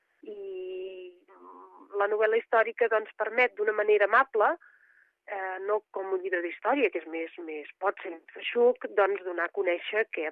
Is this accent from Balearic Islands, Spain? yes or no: no; Barcelona, Catalonia, Spain; sóc barcelonina, però sempre tens passions determinades per altres llocs i l'Empordà n'és